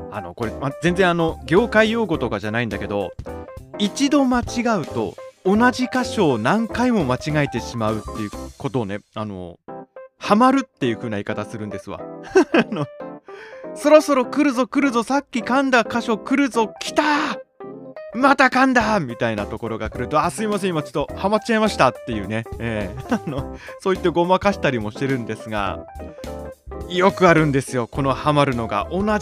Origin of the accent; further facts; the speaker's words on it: Niigata, Japan; accent: Niigata; どうやら新潟弁というか新潟アクセントがすっかり体に染みついてしまっているようです。